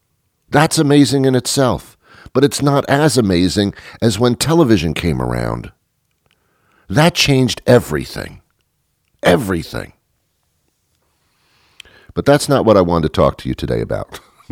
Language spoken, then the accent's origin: English; Teaneck, New Jersey, United States; I was brought up in Teaneck, New Jersey, which was about, I'd say about 5 miles into New Jersey from the George Washington Bridge.